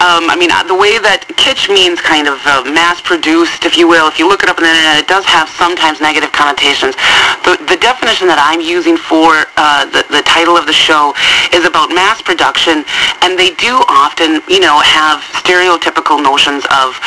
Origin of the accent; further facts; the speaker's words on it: United States; Maybe it's because I'm American, but I don't see a problem with kitsch.